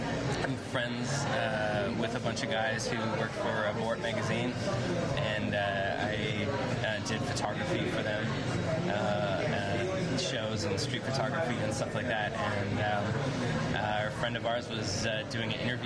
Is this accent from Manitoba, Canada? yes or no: yes; Winnipeg, Manitoba, Canada; I'm actually originally from Winnipeg too